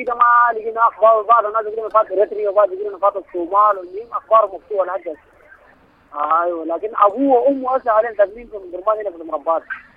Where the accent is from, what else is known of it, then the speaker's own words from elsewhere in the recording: Tunisia; now in Khartoum, Sudan; انا والله اصلا من تونس لكن حاليا في خرطوم.